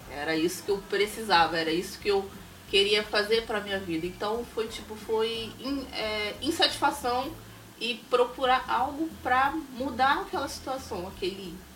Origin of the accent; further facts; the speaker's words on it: Rio de Janeiro, Brazil; Eu vim da Baixada, gente.